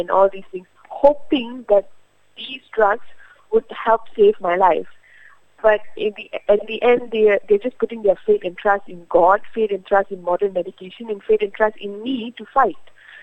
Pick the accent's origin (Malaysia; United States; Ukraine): Malaysia; think I'm the third generation in Malaysia. So my parents, grandparents are from Tiruchi, Chennai. So I am Indian, Hindu by religion